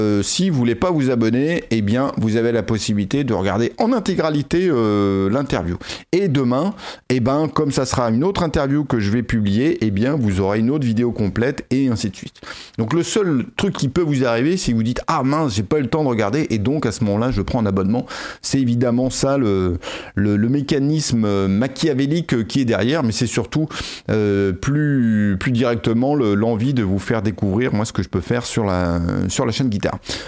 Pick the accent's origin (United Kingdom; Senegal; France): United Kingdom; accent: British; French is a second language; et mon délicieux accent british, toujours.